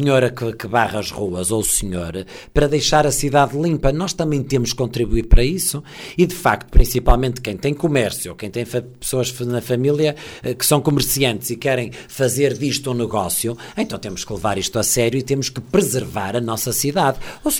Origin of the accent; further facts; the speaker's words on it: Norte, Portugal; Eu sou melhor e consigo vender bem o Minho, porque eu cresci no Minho e, acima de tudo, sou um apaixonado pelo Minho.